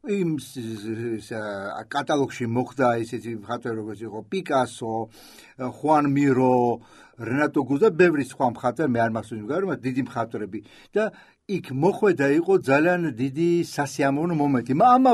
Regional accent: Leghvani, Imereti, Georgia; ჩვენ ხარაგაულიდან ვარ წამოსული, უფრო სწორედ ლეღვანიდან

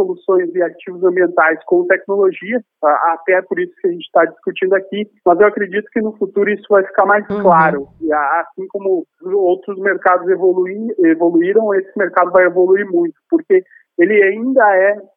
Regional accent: Brazil; como brasileiro, acho que somos muito criativos

